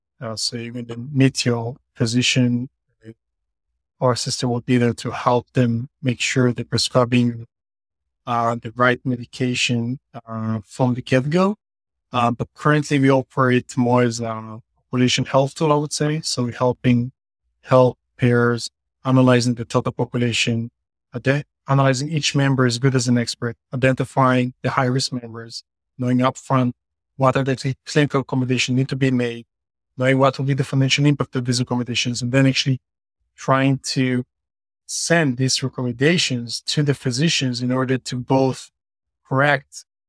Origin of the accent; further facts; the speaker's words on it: Israel; now in New Jersey, United States; Originally from Israel.